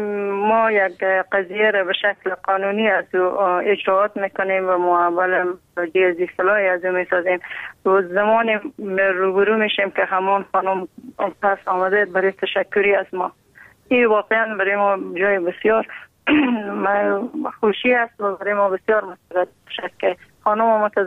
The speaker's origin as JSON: {"language": "Persian", "country": "Afghanistan"}